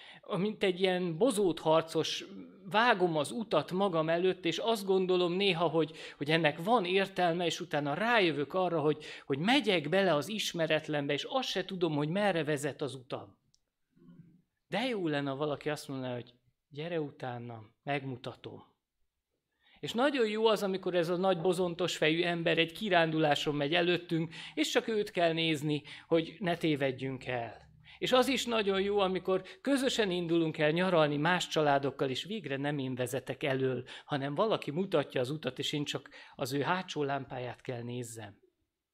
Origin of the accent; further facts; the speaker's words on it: Budapest, Hungary; Pesti emberek vagyunk, itt élünk, nem akartok ti se elköltözni vidékre